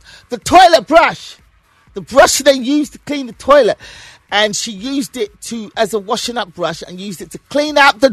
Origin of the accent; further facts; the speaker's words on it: London, United Kingdom; Born and raised in London.